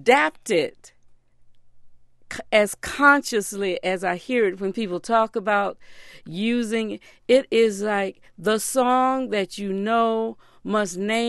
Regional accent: the South, United States; So one of the aspects of growing up in the South, in these schools, is we got a repertoire

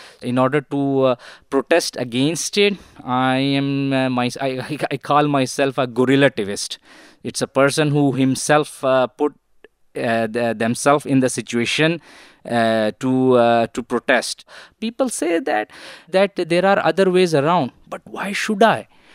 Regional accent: Pakistan; But me, myself, being a Pakistani, I'm responsible for Pakistan.

